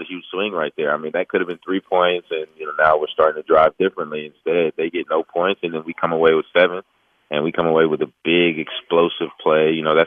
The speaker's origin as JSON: {"language": "English", "town": "Dallas", "region": "Texas", "country": "United States", "said": "Loved every second of it. I'm from Dallas. I loved every second."}